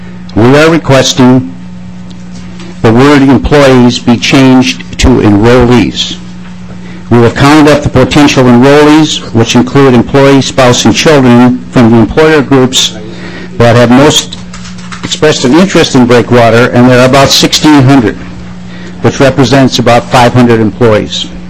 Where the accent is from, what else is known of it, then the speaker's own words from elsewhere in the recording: Duluth, Minnesota, United States; I'm from Duluth, Minnesota.